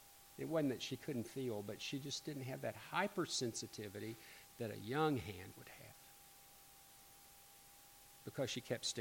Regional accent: Little Rock, Arkansas, United States; growing up in Little Rock and the church I grew up in.

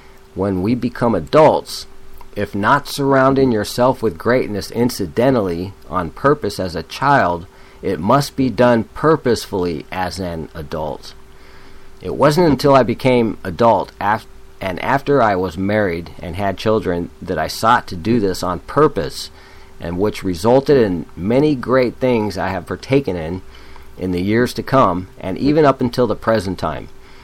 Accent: San Diego, California, United States; I grew up in San Diego

